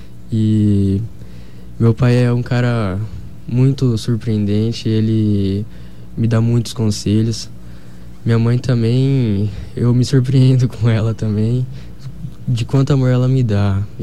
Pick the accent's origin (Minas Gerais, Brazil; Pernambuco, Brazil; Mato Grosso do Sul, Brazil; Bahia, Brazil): Mato Grosso do Sul, Brazil; Dourados; Sou de Dourados mesmo.